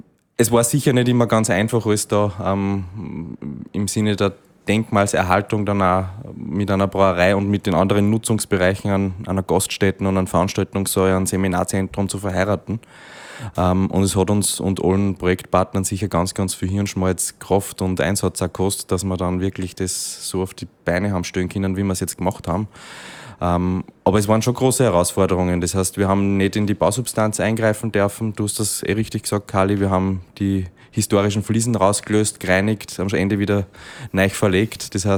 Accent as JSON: {"language": "German", "town": "Linz", "region": "Upper Austria", "country": "Austria", "tie": "born or raised there"}